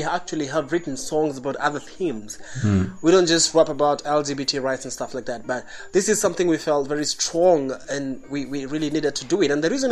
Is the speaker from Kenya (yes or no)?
yes; Kenya; I'm a Kenyan rapper.